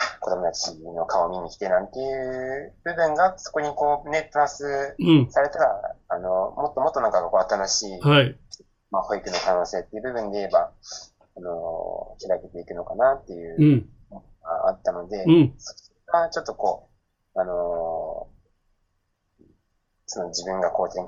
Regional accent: Nagaoka, Niigata, Japan; also born or lived in Kamo; 出身は、かの、加茂市という、新潟県の加茂市というところで、はい。で、まあ、そこで、3歳までかな、3歳までその加茂市で育ったんですけども、

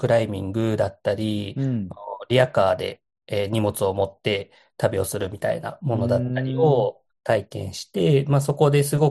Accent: Fukuoka, Japan; もともと今、関西の兵庫だったり大阪をベースに活動してるんですけど、もともとの出身は生まれは福岡の育ちで、福岡で育ってきて

